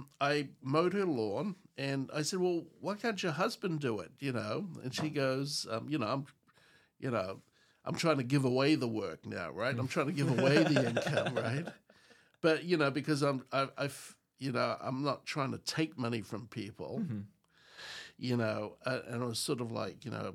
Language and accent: English; New Zealand; I'm from New Zealand.